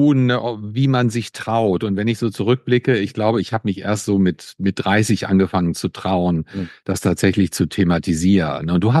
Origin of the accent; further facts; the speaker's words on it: Germany; ich bin relativ abseits hier auf dem Land groß geworden in Deutschland